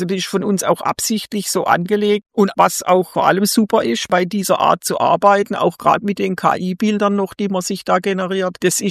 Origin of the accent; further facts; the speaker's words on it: Baden-Württemberg, Germany; als wird eine neue Sau durchs Dorf getrieben, sagt man bei uns im Schwarzwald.